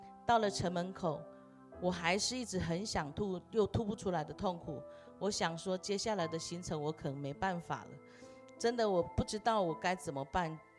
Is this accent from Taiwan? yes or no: yes; Taiwan; 我从台湾来朝见你